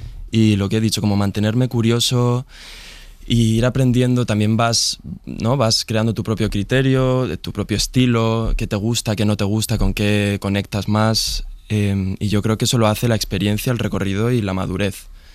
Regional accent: Castilla-La Mancha, Spain; Y es un pueblo de La Mancha, un pueblo relativamente pequeño, y siempre he crecido viendo el cine de Almodóvar

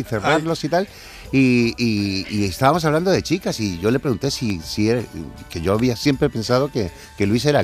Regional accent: Cádiz, Andalusia, Spain; Pues aquí estoy, en Cádiz, mi tierra, y feliz de la vida

